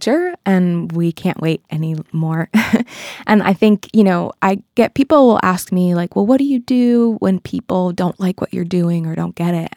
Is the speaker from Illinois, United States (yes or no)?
no; Massachusetts, United States; specifically New England and where I grew up on the Cape and where I'm now.